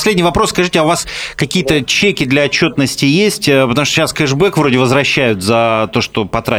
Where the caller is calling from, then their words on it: Kaliningrad, Kaliningrad Oblast, Russia; Я из Калининграда, звоню вам